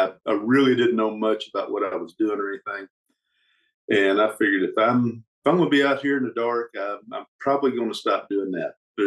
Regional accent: Arkansas, United States; I'm from Southwest Arkansas. Been here all of my life.

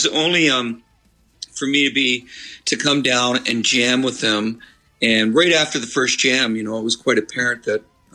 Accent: Midland, Ontario, Canada; I grew up in Midland, yeah.

